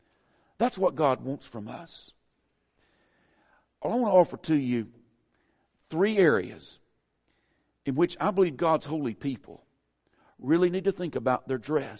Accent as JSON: {"language": "English", "region": "the South", "country": "United States", "tie": "born or raised there", "accent": "southern", "said": "how do you think I came about my southern accent? It's pretty simple. I was born in the South. I've spent all but 4 years of my life in the South"}